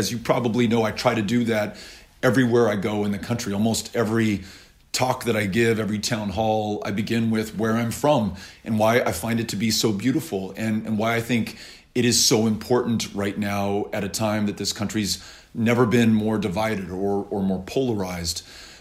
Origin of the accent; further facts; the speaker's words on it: Texas, United States; And listen, I come from Texas and this is a very proud gun-owning state.